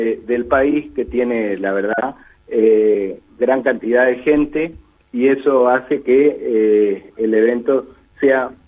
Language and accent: Spanish; Argentina; Los que somos del interior por ahí somos de Guaraní, pero somos de River, o somos de Colón, pero somos de Boca. Pero cuando la celeste y blanca sale a la cancha, nos olvidamos de todo y somos todos argentinos